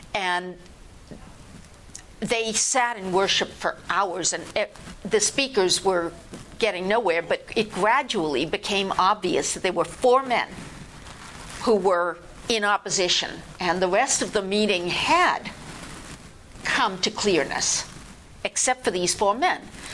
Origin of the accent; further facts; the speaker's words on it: New Hampshire, United States; Well, no, I'm from New Hampshire. … I'm the teacher